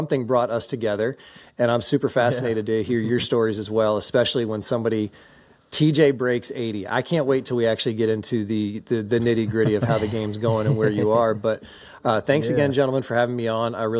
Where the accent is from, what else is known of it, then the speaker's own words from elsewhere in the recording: Florida, United States; but I learned real quick, especially growing up in Florida, like, 6 foot, right-handed, 93.